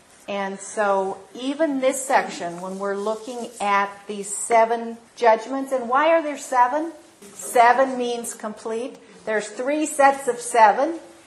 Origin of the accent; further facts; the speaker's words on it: Midwest, United States; growing up in the Midwest. We have thunder and electrical lightning storms that are wild.